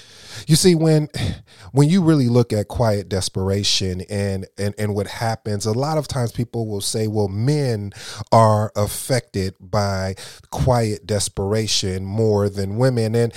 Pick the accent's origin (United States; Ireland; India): United States; Flint, Michigan; also born or lived in Kalamazoo; I grew up in Michigan, Flint and Kalamazoo to be exact.